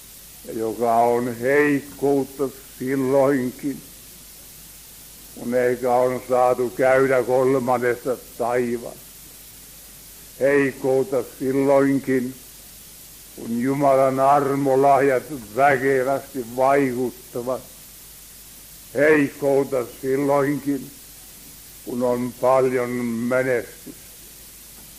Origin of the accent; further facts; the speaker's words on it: Oulu, North Ostrobothnia, Finland; minä muistan lapsuudessa, niin siellä Oulussa, kun oli asuntoja paljon saatavissa, niin ihmiset muuttivat yhtä mitta.